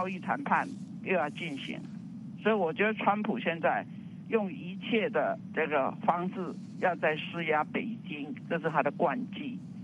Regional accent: Taiwan; 所以这就是我们台湾人现在觉悟了

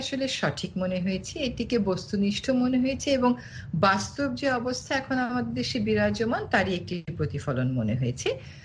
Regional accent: Bangladesh; মানতে গেলে একজন বাংলাদেশি হিসেবে আমার খুব কষ্ট হয়

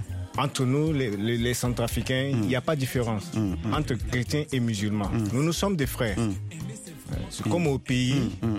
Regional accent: Cincinnati, Ohio, United States; Non, je viens de Ohio, Cincinnati.

